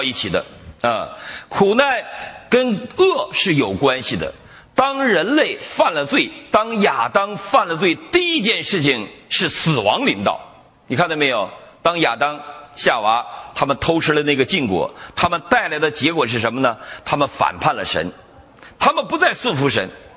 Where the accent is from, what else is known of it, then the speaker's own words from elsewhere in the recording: China; 我们中国人的观念就诈尸了。